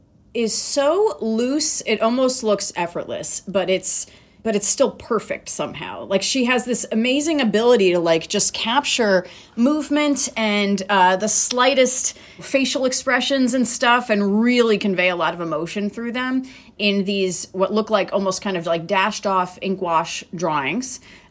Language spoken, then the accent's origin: English; New York, United States; moved away as an adult; now in Columbus, United States; I was born and raised in New York